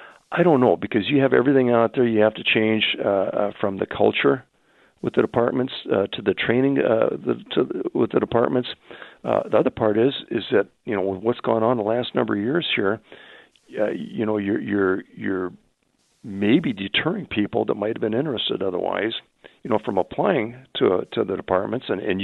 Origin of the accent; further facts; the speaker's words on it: Renton, Washington, United States; When I grew up in the Renton Highlands between that and Issaquah, I mean, we were you know, a blue collar town